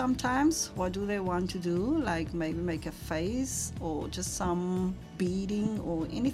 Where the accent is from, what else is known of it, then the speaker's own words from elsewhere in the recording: Cape Town, Western Cape, South Africa; I'm from Cape Town, staying in Mitchell's Plain.